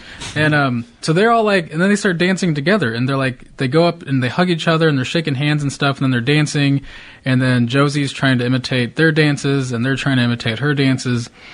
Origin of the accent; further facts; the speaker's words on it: Cahokia, Illinois, United States; I grew up in Cahokia, which was a pretty mixed town. In some of my classes, I was a minority in high school.